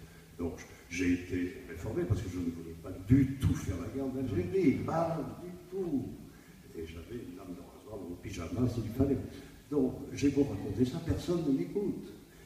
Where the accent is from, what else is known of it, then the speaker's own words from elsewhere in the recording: Bordeaux, Nouvelle-Aquitaine, France; born there; Vous avez vu, je suis né à Bordeaux